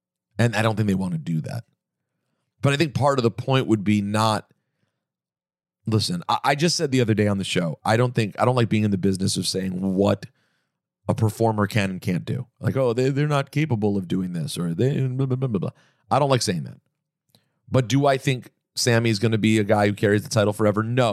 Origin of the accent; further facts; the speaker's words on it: Montreal, Quebec, Canada; One of the things I dearly miss from my hometown. Not sure how well you know Montreal